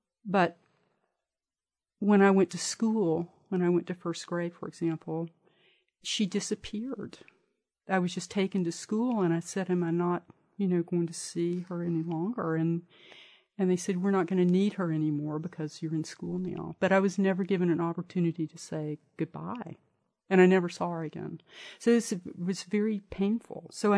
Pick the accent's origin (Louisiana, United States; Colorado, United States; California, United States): Louisiana, United States; Alexandria; So I was raised in Alexandria, and that place is where the film 12 Years a Slave takes place.